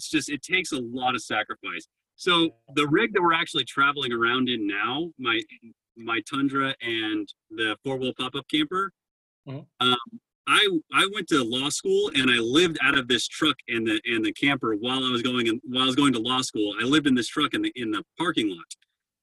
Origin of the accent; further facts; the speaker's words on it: Oildale, California, United States; Well, I grew up in Oildale. It's just a little outside of Bakersfield, California.